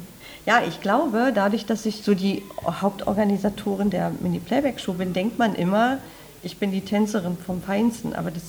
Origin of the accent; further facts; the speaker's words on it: Saxony-Anhalt, Germany; now in Berlin, Germany; in meiner alten Heimat, also wo ich herkomme. Das ist eine ganz kleine Stadt in der Altmark